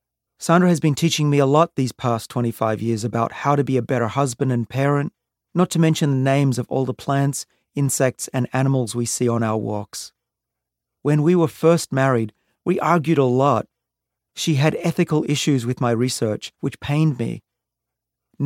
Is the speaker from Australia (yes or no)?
yes; Australia; moved away; As an Aussie, I was taught that big boys don't cry. But nowadays, when I have the time and the sense to pause for a few moments to ponder my life, it's easy to get a little teary. I grew up in a free country, then I moved to an even freer one.